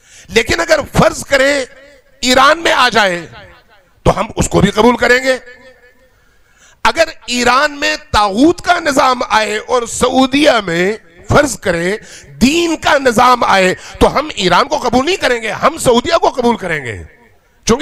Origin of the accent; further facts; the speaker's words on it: Gilgit-Baltistan, Pakistan; ہم پاکستانی ہیں، پاکستانی ہیں، ہم گلگت بلتستانی بھی ہیں.